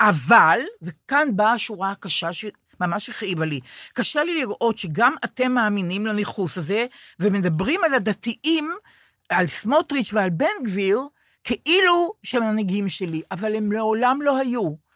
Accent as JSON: {"language": "Hebrew", "town": "Jerusalem", "region": "Jerusalem District", "country": "Israel", "said": "ירושלמית, שימו לב."}